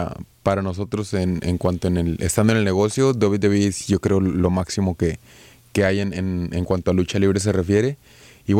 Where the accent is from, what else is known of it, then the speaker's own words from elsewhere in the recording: Monterrey, Nuevo León, Mexico; Yo soy de Monterrey, así es.